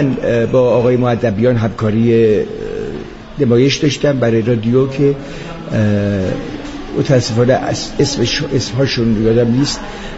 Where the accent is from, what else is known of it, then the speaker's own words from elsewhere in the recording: Tehran, Tehran Province, Iran; born there; من متولد 1330 هستم، مهر ماه. خودم در تهران متولد شدم ولی پدرم اهل اهل هست بود